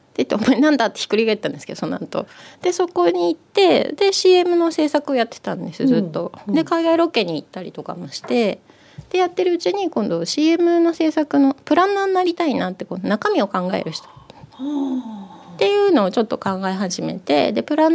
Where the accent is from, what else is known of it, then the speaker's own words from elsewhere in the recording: Kanto, Japan; born there; 私はずっと関東ね喧騒なので生まれだったので